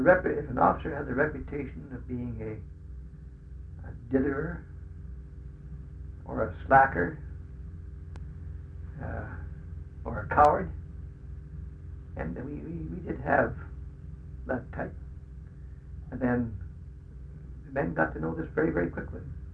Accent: Alberta, Canada; We came from Alberta. Times of being tough. I lived in Claire's home. A trip to Calgary was a big event. I'd never been to the Pacific Coast.

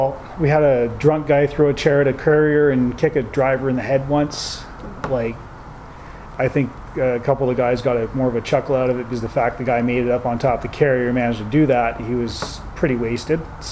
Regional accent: Canada; especially being Canadian, you're used to being able to talk to everybody.

